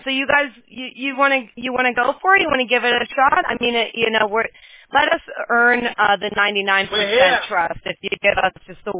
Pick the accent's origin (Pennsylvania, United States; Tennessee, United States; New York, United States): Pennsylvania, United States; I actually grew up on the East Coast, though. I'm from Pennsylvania, so East Coast has a special place in my heart always.